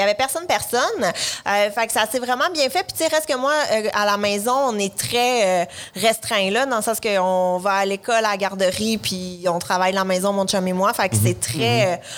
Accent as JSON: {"language": "French", "town": "Montreal", "region": "Quebec", "country": "Canada", "lives_now": "Brossard, Canada", "said": "j'habitue à Brossard maintenant, là, je suis une fière montréalaise."}